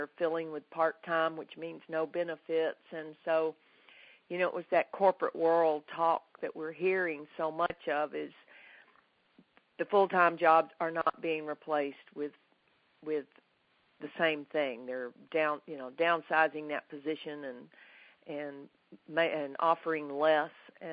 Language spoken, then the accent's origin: English; the South, United States; I'm a Southerner, not a Yankee, so I'm not used to this.